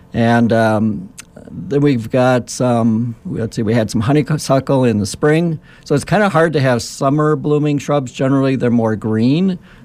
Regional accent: Minnesota, United States; I'm from Minnesota originally, and we grew marigolds up there in the summer

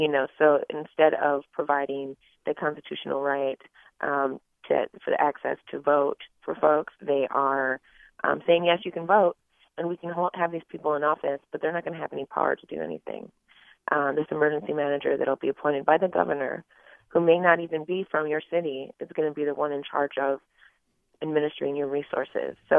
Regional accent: Flint, Michigan, United States; Yeah, well, I'm originally from Flint, Michigan. Was born there in the 80s and saw the economic disinvestment from the auto industry that really happened about the end of the 1970s.

